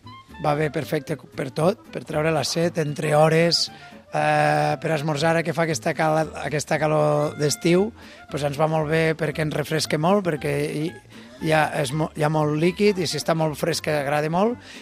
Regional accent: Catalonia, Spain; Jo, que sóc del Pla d'Urgell, doncs hem jugat de petits als camps, als trossos

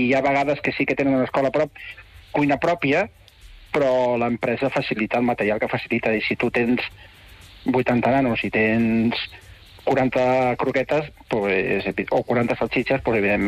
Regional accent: Terrassa, Catalonia, Spain; Mira, jo soc de Terrassa

